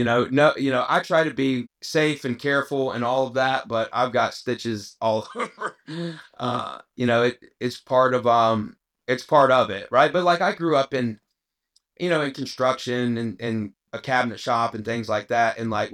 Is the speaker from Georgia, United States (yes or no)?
yes; Atlanta, Georgia, United States; Grew up as an only child. My dad owned a commercial cabinet company, and I'm from Atlanta.